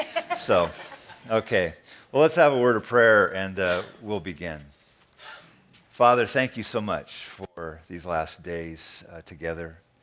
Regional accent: Vancouver, Washington, United States; we're from the Northwest. It did not rain, so I'm really happy about that and such. But we live in a little town called Vancouver, Washington, which is kind of seated next to Portland, Oregon.

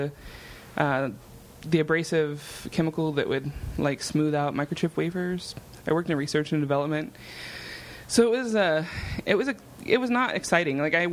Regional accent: Oregon, United States; I'm from Oregon. I went to college, Portland State.

